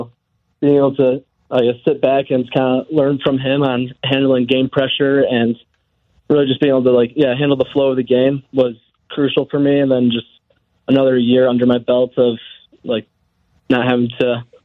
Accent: Chicago, Illinois, United States; So, I grew up in Chicago area, mm-hmm. so always loved watching the Cats.

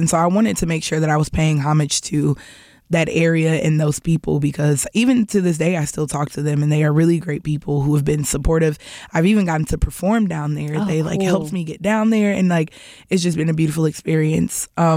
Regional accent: St. Louis, Missouri, United States; I was born on the north side. My entire family is from the north side. The house that I grew up in is the house my mom grew up in until my mom and I moved out in North County.

